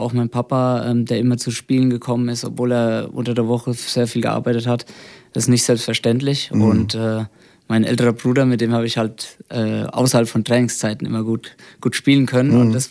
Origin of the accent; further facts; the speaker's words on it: Aschaffenburg, Bavaria, Germany; wir kommen aus Bayern, du hast es vorhin angesprochen, Aschaffenburg liegt in Bayern.